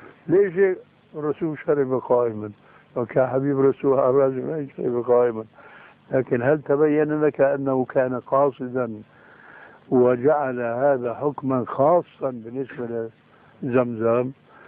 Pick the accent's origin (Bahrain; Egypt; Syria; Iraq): Syria; بسموه عندنا بالشام برزان